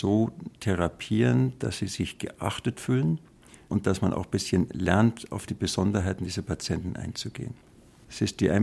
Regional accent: Bavaria, Germany; Ich bin Bayer, ich bin gern Bayer und ich bekenne mich dazu.

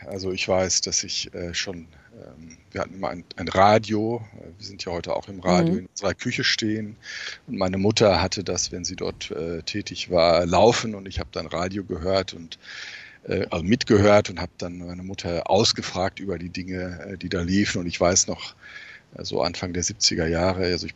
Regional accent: North Rhine-Westphalia, Germany; Nein, meine Heimat ist das wunderschöne Hochsauerland und da gibt es auch Berge

